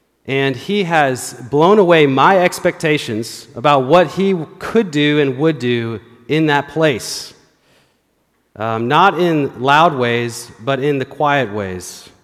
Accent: Seattle, Washington, United States; also born or lived in Canada / Southern California; I was born in Canada, and then I moved to Seattle, Washington. And then in ninth grade, I moved to Southern California, where I fell in love with In-N-Out Burger, the best burger in the world.

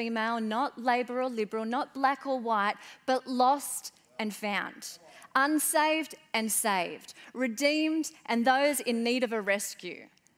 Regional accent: Auckland, New Zealand; when I was young, I was born in New Zealand, we lived in Auckland

